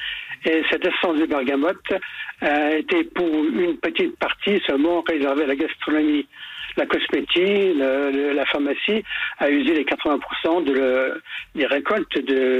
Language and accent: French; Grand Est, France; Et chez nous, en Lorraine, on n'avait que le sapin qui pouvait remplacer